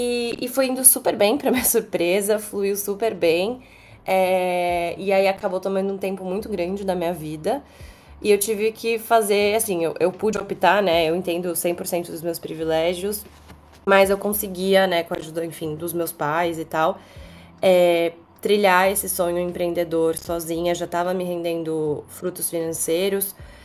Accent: Brazil; sou brasileira 100%, vamos correr atrás.

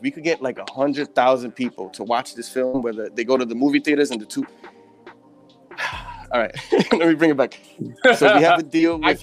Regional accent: Bronx, New York, United States; So growing up, you know, I'm Puerto Rican, I'm from the Bronx.

